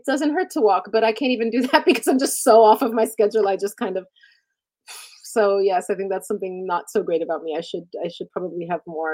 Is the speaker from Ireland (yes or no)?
no; Alexandria, Alexandria Governorate, Egypt; Alexandria.